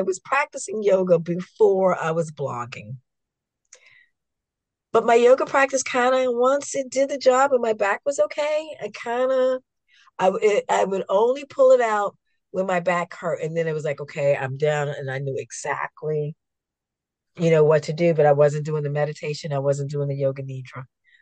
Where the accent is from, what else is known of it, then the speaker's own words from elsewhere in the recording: Washington, District of Columbia, United States; moved away as an adult; also born or lived in Belgium; now in Sweden; I moved to Sweden. Now that's even further north and further far away from my hometown of Washington, D.C. Fewer people who look like me, African American people, maybe fewer Americans that I was meeting originally.